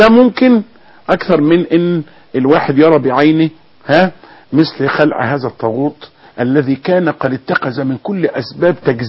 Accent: Egypt; احنا عندنا في مصر

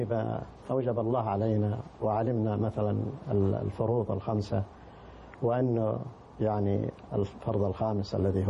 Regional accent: Baljurashi, Al Bahah Province, Saudi Arabia; من قريتنا، قرية البركة.

